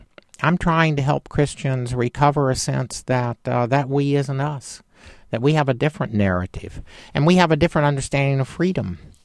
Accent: Texas, United States; I'm a Texan.

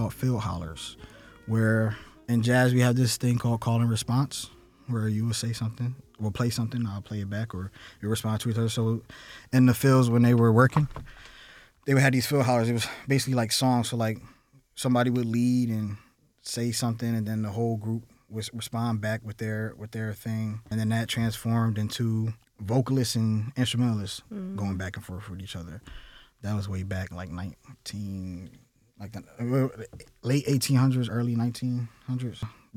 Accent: Camden, New Jersey, United States; Where I'm from, everybody was Black. I'm from Camden, New Jersey. So growing up in Camden, New Jersey, all my musician friends were Black.

